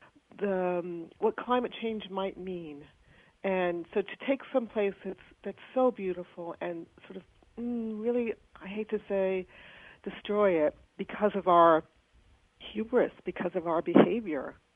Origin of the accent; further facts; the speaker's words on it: New England, United States; Well, I'm familiar with that part of the world. I grew up in New England. I was a lifeguard on Hyannis.